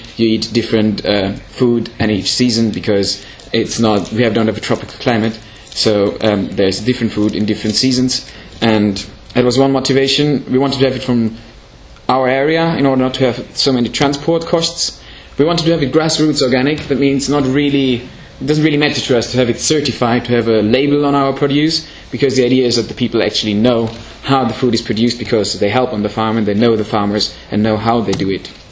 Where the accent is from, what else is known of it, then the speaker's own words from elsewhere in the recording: Freiburg, Baden-Württemberg, Germany; I'm coming from Freiburg to the southwest of Germany